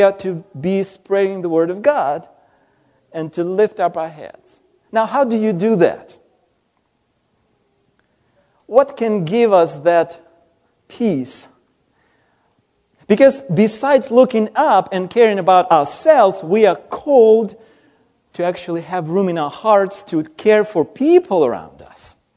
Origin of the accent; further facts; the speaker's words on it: Ukraine; And of course, my home country is Ukraine, and just having extended family there